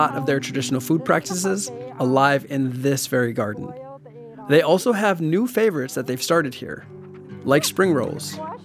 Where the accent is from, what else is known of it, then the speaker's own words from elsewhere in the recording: Milwaukee, Wisconsin, United States; Now, I'm from Milwaukee, but my food home spans from my abuelita's tamales to charnina, or Polish blood soup.